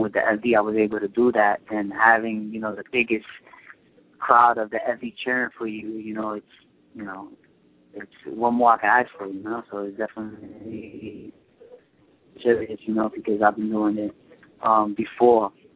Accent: Bronx, New York, United States; I'm a city kid. I'm a Bronx kid. I grew up in the Bronx

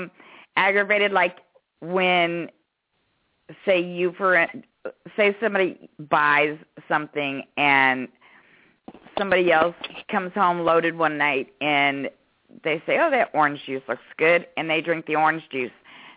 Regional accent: St. Louis, Missouri, United States; You lived in Kansas City, and I'm from St. Louis.

